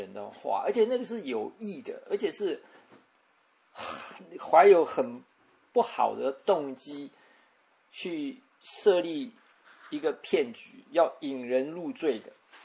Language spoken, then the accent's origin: Chinese; Taiwan; 我们台湾人叫没有心肝的